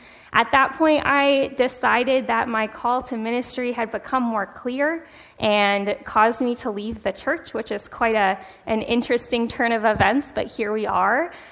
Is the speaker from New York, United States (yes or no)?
no; Anchorage, Alaska, United States; now in San Diego, United States; I grew up in Anchorage, Alaska. That's where I was born and raised, and ended up pastoring a Methodist church in rural Alaska